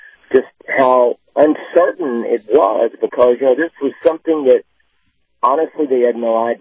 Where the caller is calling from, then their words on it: Bedford, Virginia, United States; I'm calling from Bedford, Virginia